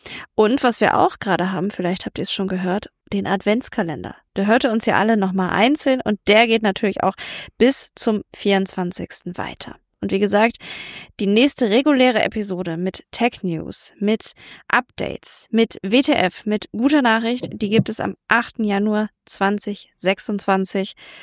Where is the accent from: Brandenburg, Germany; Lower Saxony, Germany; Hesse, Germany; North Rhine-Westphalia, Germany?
Lower Saxony, Germany; Hanover; Ich komme aus Hannover. Hier wird angeblich sehr reines Hochdeutsch gesprochen und deswegen kann ich leider kein Dialekt.